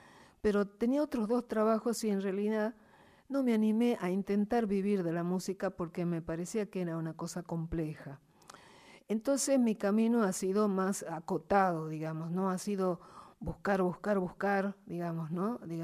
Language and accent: Spanish; Salta, Argentina